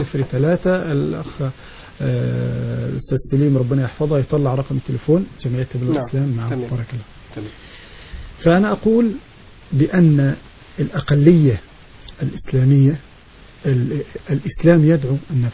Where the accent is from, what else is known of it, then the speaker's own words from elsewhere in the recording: Egypt; عندنا في مصر